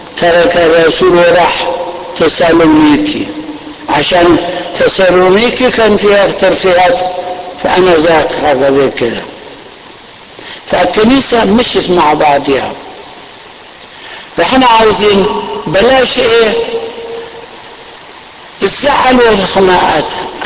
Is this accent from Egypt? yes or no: yes; Egypt; يعرفون ان احنا مصريين